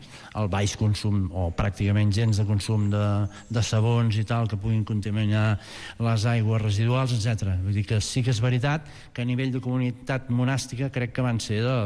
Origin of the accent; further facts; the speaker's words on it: Catalonia, Spain; Tenim un paisatge mediterrani fabulós. Què he de dir si soc de la Conca, no?